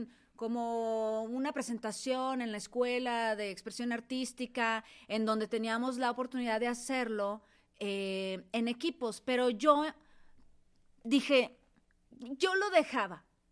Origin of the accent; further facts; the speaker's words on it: Ciudad Madero, Tamaulipas, Mexico; Yo soy de Ciudad Madero, Tamaulipas.